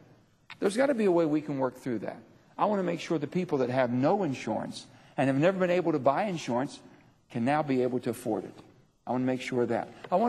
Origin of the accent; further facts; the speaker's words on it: West Virginia, United States; But I'm an American, I'm a West Virginian, and then I'm a Democrat from West Virginia.